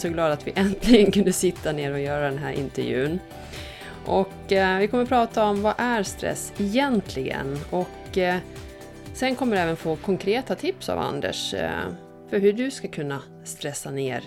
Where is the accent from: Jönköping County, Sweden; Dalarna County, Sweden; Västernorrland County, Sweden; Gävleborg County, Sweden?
Dalarna County, Sweden; Jag är ju från Dalarna